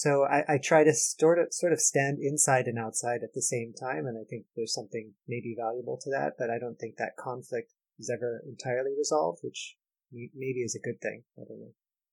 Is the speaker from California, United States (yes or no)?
yes; Los Angeles, California, United States; I grew up in Los Angeles as an only child, and I think that and my mother was quite poor